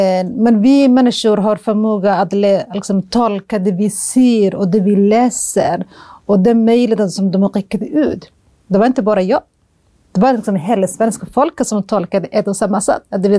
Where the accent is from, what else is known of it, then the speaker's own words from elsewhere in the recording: Somalia; now in Sweden; Jag är född och uppväxt i Somalia.